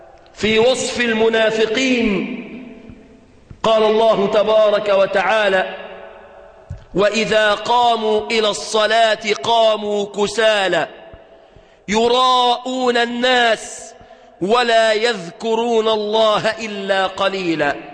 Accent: Egypt; في بلادنا مصر الحبيبة

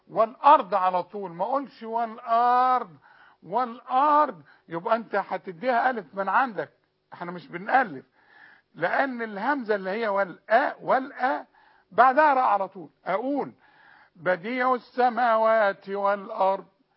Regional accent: Sharqia Governorate, Egypt; انا من الشرقيه، انت عارف الكلام. انت عارف ان انا من الشرقيه.

